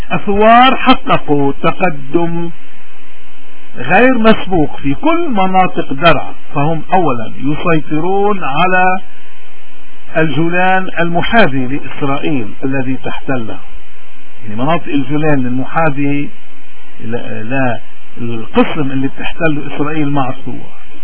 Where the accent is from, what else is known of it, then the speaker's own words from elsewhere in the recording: Lebanon; هذه هي الأمور التي علينا اليوم كلبنانيين أن نوسع أفقنا لنراها ولندركها، لأننا في لبنان وفي بلاد الاغتراب نعاني